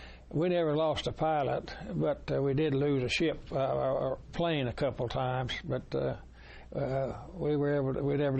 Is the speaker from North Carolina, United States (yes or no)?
no; Texas, United States; I was born down in Red River County. That's southeast of Dallas area. Folks moved around quite a bit. We moved out to West Texas area and stayed 2 or 3 years and then back to Red River County.